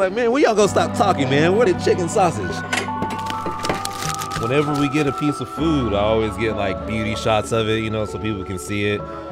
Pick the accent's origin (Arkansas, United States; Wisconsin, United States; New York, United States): Arkansas, United States; I'm in Arkansas. I grew up in Arkansas.